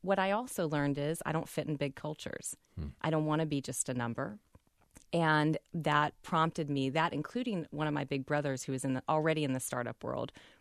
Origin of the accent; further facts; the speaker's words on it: Rochester, New York, United States; I've always loved companies, even from when I was a little girl growing up in Rochester.